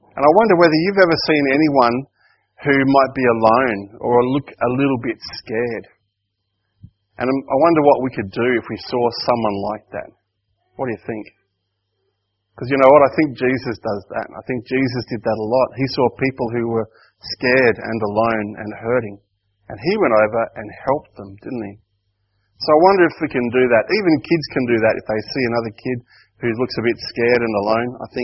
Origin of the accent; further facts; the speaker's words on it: Broken Hill, New South Wales, Australia; When I grew up in Broken Hill, I went to the Catholic high school. But the trouble was that the Catholic high school only went to year 10.